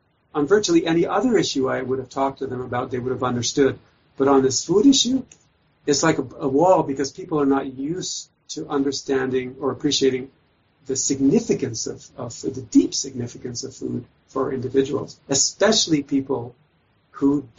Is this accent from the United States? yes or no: no; Canada; as a Canadian, living in a country that values multiculturalism